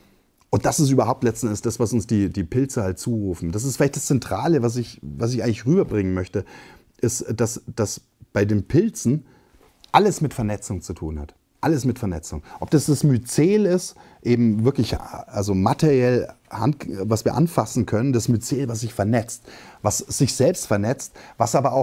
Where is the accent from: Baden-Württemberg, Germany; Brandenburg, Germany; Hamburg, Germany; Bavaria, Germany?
Bavaria, Germany; Ich komme selber aus Bayern